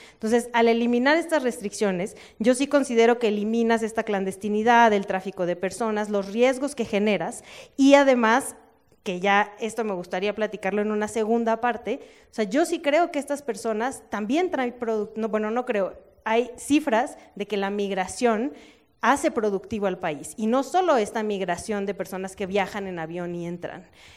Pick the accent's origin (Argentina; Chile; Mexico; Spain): Mexico; Sonora; me mueve mucho en principio porque soy de Sonora.